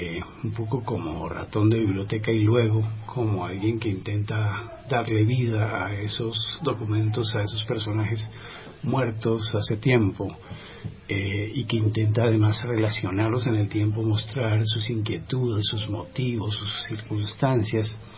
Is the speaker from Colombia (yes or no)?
yes; Bogotá, Colombia; also born or lived in Barrancabermeja; Yo nací en Barranca Bermeja en 1960, crecí en Bogotá